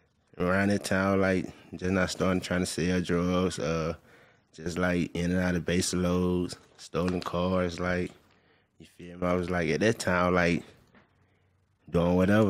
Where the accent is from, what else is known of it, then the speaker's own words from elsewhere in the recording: Pensacola, Florida, United States; Pensacola, Florida.